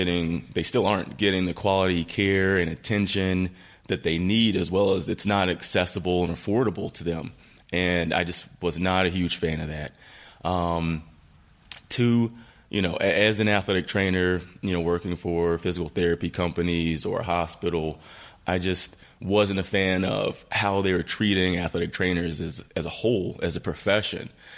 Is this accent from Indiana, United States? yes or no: yes; Gary, Indiana, United States; Well, I'm a region guy. I'm from Gary, Indiana, born and raised. Both my parents are from there.